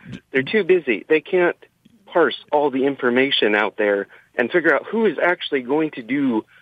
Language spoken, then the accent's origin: English; United States; America, yes, I'm an American, but we are a global economy.